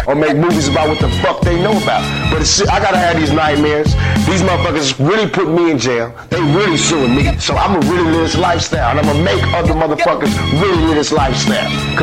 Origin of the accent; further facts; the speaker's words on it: East Coast, United States; I love the East Coast. I'm from the East Coast.